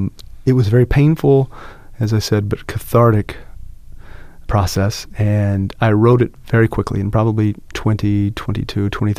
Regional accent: Virginia, United States; the Appalachians that I grew up in Virginia. And I grew up a grandson of a coal miner in the coal fields of Virginia.

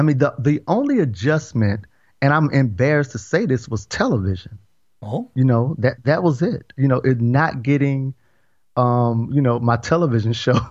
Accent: Georgia, United States; also born or lived in Milwaukee, Wisconsin; I mean, even though I'm from Georgia, a lot of my childhood was in Milwaukee. So I was already used to the snow.

